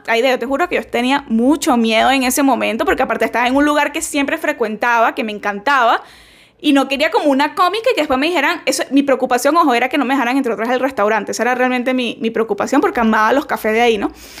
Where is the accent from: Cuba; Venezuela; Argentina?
Venezuela; Saben que yo soy venezolana, vivo en Venezuela todavía.